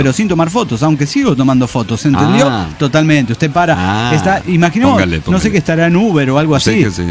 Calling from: New York, United States; el bandolero solitario desde New York

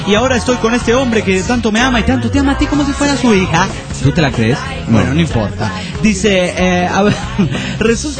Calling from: Calchaquí, Santa Fe, Argentina; desde Calchaquí, República Argentina.

